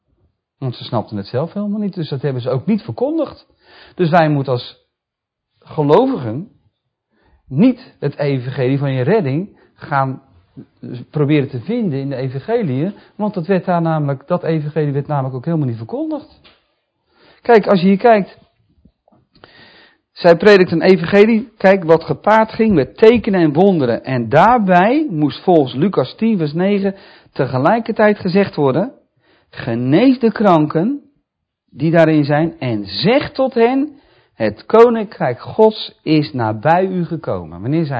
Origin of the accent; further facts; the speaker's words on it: Netherlands; We denken niet dat wij zometeen als Nederlander zometeen nog in de hemel een land hebben dat daar ook Nederland heet.